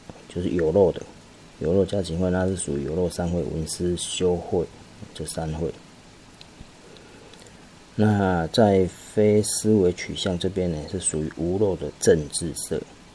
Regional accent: Taiwan; 好像我们台湾人对于马来西亚的一种水果，我们也没有看过

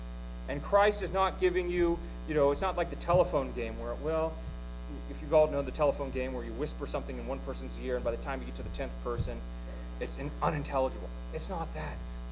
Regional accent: Ohio, United States; You know, I come from Ohio, and there's this idolatry there called Ohio State.

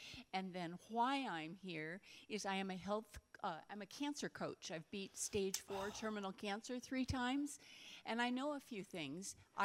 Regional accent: Oregon, United States; from Oregon

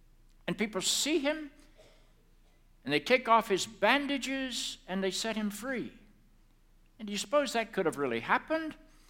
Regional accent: Charlotte, North Carolina, United States; I was raised in the Bible Belt of the South. I grew up about a block away from the home where Billy Graham grew up. His house was the last house on my Charlotte Observer paper route.

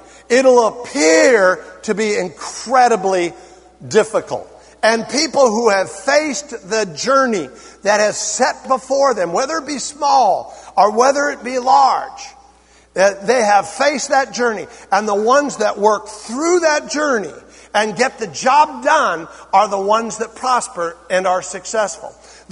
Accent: San Bernardino, California, United States; We're from San Bernardino, guys.

